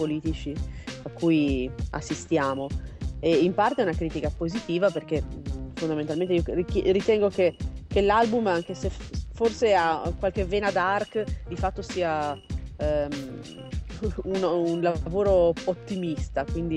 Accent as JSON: {"language": "Italian", "town": "Genoa", "region": "Liguria", "country": "Italy", "said": "Io sono di Genova, esatto."}